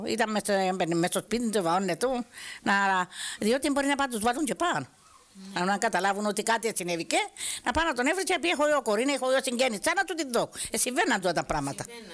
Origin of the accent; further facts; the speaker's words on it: Kato Zodeia, Nicosia District, Cyprus; also born or lived in Evrychou; γεννήθηκα στην Ευρύχου. Ύστερα ήρθα στο χωρκό, την κάτω ζωτιά.